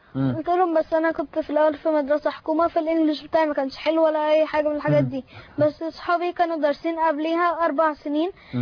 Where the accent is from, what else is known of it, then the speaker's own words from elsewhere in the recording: Egypt; انا طفل مصري